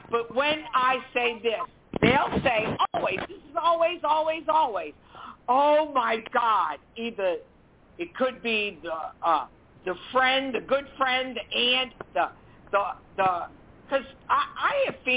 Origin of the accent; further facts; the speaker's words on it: New Orleans, Louisiana, United States; And I said, I'm from New Orleans. I can hang for days.